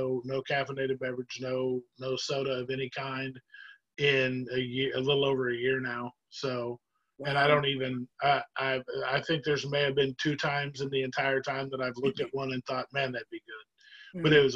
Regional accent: the South, United States; I grew up in the South.

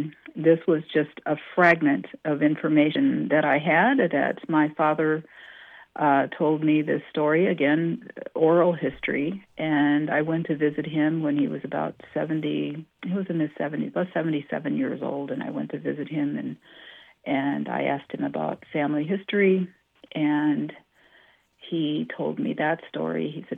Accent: South Dakota, United States; something that I heard throughout my life, growing up in South Dakota, a little bighorn was spoken of many, many times throughout my life

